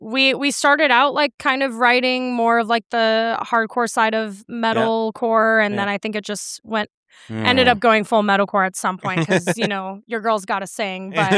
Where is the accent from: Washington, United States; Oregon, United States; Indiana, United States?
Oregon, United States; I grew up in Oregon, which is in the northwestern part of the states, but I lived in a really small town in the southern part of the state, and I didn't move to the Portland area until I was like, you know, 13 years old.